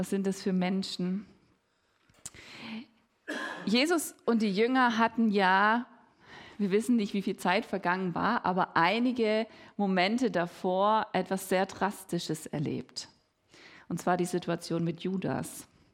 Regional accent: Winnenden, Baden-Württemberg, Germany; ich bin ja in Winnenden aufgewachsen, da gibt es sehr viele Weinberge.

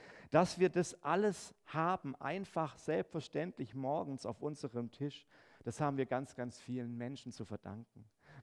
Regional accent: Hemmingen, Baden-Württemberg, Germany; bei uns im Strohgäu, also aus Hemmingen, wo ich herkomme

